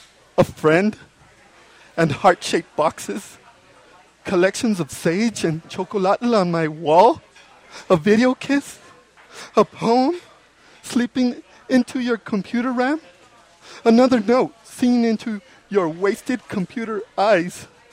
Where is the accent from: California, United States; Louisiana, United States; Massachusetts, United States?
California, United States; Los Angeles; I'm from East Los Angeles, which sometimes gets referred to as Little Mexico.